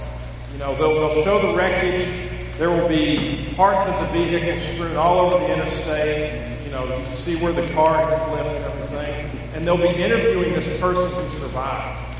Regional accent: West Virginia, United States; I grew up in West Virginia, 700 miles from home.

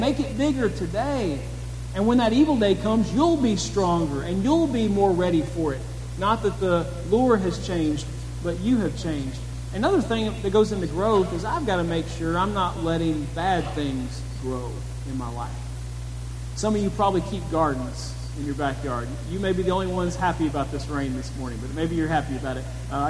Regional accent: Murfreesboro, Tennessee, United States; also born or lived in Memphis; I grew up in Murfreesboro, Tennessee, but I was born in Memphis. And I was there in Memphis till about third grade till my family moved to Murfreesboro.

